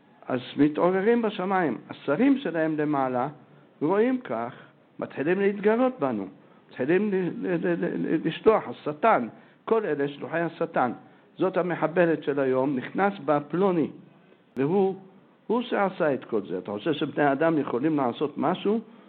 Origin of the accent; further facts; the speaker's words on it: Jerusalem, Jerusalem District, Israel; אנחנו גדלנו פה בירושלים, סיפרתי לכם.